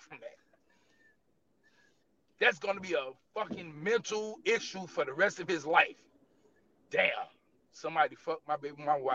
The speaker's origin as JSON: {"language": "English", "town": "Opa-locka", "region": "Florida", "country": "United States", "said": "Yeah, Opa-locka, you're going to be looking for a bullet, because, look, one thing, I'm from Opa-locka"}